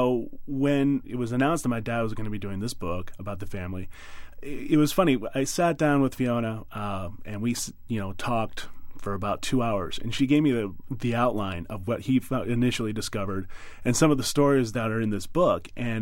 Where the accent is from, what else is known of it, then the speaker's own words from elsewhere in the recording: California, United States; now in Boston, United States; I found them when I moved out to Boston. You know, I'm originally from the Bay Area, and I, you know, moved out here about 10 years ago now.